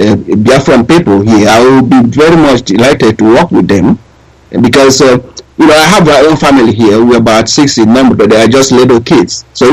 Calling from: New Zealand; I'm calling you from New Zealand.

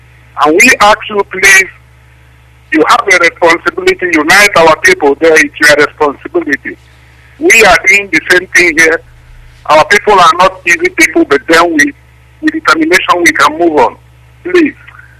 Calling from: Italy; I am calling from Italy.

